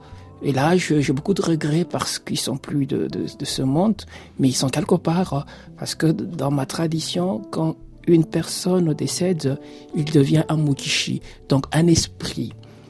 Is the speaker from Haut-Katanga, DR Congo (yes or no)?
yes; Lubumbashi, Haut-Katanga, DR Congo; born there; Je suis né à Lubumbashi, dans la province du Katanga. Et mes parents, mes grands-parents, mes ancêtres viennent de la région du Kasaï.